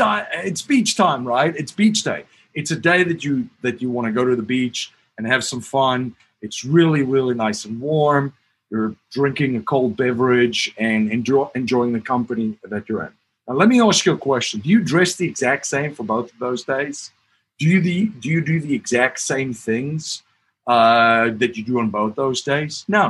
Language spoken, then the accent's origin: English; Cape Town, Western Cape, South Africa; also born or lived in Stellenbosch; if you live in where I grew up in Cape Town and Stellenbosch in the wintertime